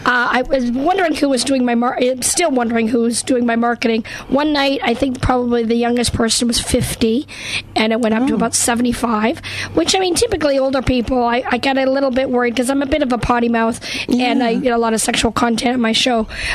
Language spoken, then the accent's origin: English; the Prairies, Canada; also born or lived in Western Canada / Los Angeles, United States; now in North Carolina, United States; Yep, I grew up in Canada and in the middle of the country in the prairies, and then I moved out to Western Canada, and then I moved to Los Angeles in 1997.